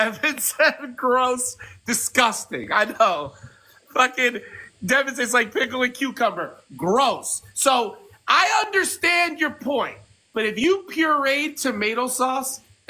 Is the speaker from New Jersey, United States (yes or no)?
yes; New Jersey, United States; Yeah, I mean, listen, I'm from Jersey, man.